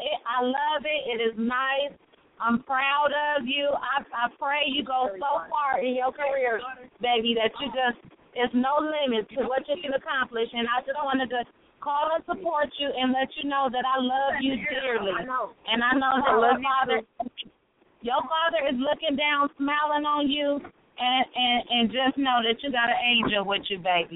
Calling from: St. Paul, Minnesota, United States; I'm calling from St. Paul, Minnesota to support my babies.

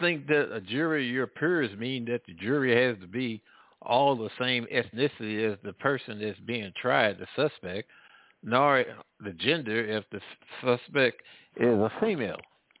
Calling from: Midwest, United States; I'm calling from the Midwest.

